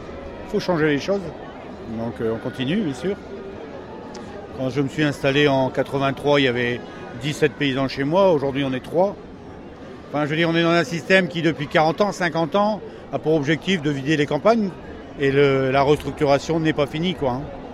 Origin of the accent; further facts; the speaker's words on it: Hauts-de-France, France; Moi, je viens du Pas-de-Calais. Moi, je suis paysan, hein.